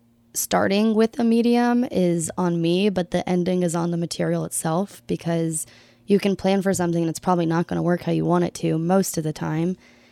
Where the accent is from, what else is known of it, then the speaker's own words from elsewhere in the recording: the South, United States; now in Savannah, United States; Usually when people ask me that, the quick answer is the South, just because I kind of hopped around a little bit. But the South as a whole